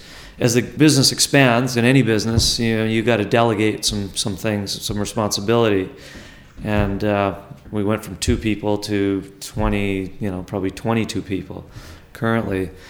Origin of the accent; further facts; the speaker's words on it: Vancouver, British Columbia, Canada; also born or lived in San Francisco, United States; My father was born in San Francisco, as I was. At a young age, the family moved to Vancouver, Canada. So I grew up in Vancouver, Canada.